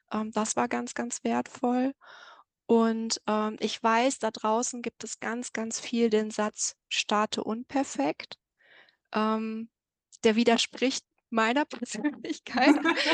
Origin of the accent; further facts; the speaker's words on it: Bochum, North Rhine-Westphalia, Germany; Ich komme aus Bochum und das ist so ein bisschen mein Umkreis. Genau, so Ruhrgebiet, Bochum.